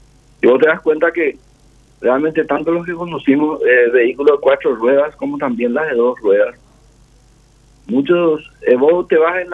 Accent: Paraguay; No es solamente la atención en sí lo que nos preocupa como ciudadanos paraguayos.

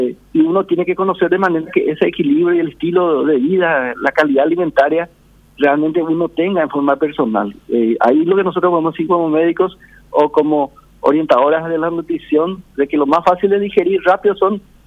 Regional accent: Paraguay; como paraguayo uno quiere ver ahí en la esquina algo que esté echando humo

